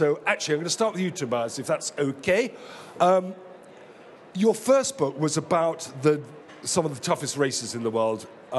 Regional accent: United Kingdom; I know we're British and you hate audience participation.

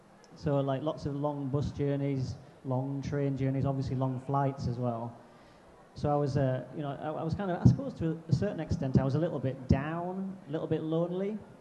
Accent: North East England, United Kingdom; And I was brought up in Teesside, which, I mean, you might know Teesside on the northeast coast of England. Kind of known for its industry.

